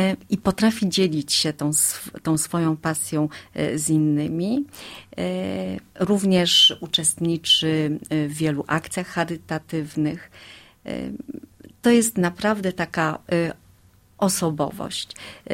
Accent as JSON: {"language": "Polish", "region": "Lower Silesian Voivodeship", "country": "Poland", "said": "My tu na Dolnym Śląsku to jesteśmy zdolni Ślązacy."}